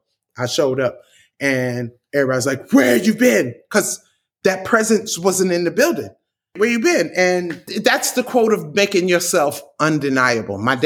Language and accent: English; Compton, California, United States; And I knew it all because I'm from Compton.